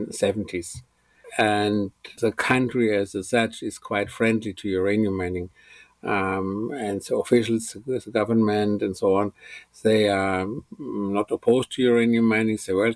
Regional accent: Germany; I come from Germany

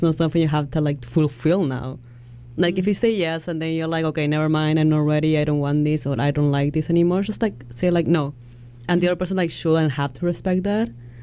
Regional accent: Argentina; English is a second language; And, like, I'm from Argentina. So it's, like, a culture that, like, really is really touchy.

